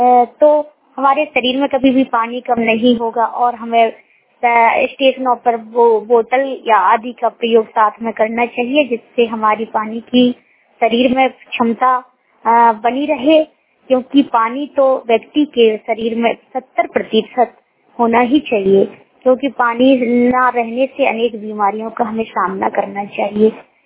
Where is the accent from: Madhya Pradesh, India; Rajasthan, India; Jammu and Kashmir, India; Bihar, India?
Madhya Pradesh, India; Gwalior; मैं ग्वालियर की निवासी हूँ और मैं इस वक्त बीए सेकंड ईयर कर रही हूँ।